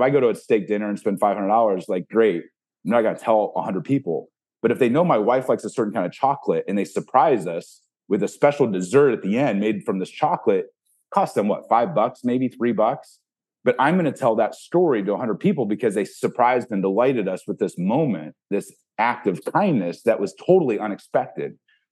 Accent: Ohio, United States; I grew up milking goats, not the most sexy thing. I didn't grow up around a lot of nice gifts. I grew up in Ohio.

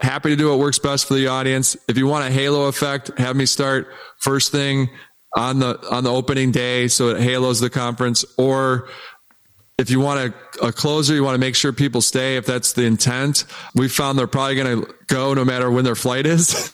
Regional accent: Detroit, Michigan, United States; you can imagine I grew up in Detroit.

